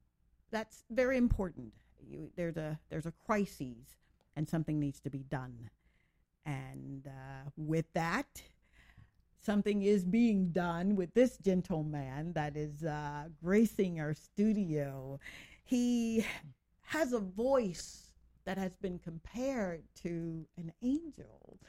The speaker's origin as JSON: {"language": "English", "region": "Mississippi", "country": "United States", "said": "Oh, come on, so, I'm from Mississippi."}